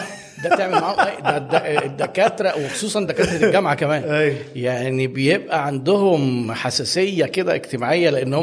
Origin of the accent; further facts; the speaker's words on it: Egypt; لا ده اللي هو عندنا في مصر اللي هو ال 100 مليون مدرب الفريق